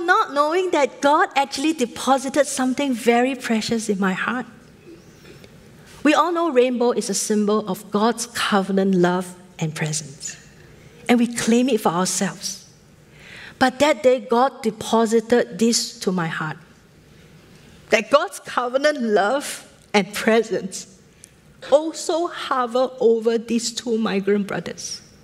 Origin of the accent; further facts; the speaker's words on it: Singapore; Being typical Singaporean, what did I do?